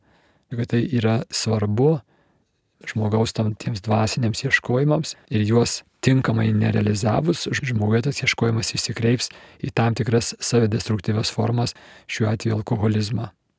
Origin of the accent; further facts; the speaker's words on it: Kaunas, Kaunas County, Lithuania; aš pats esu kaunietis ir krepšinis man nuo vaikystės svarbus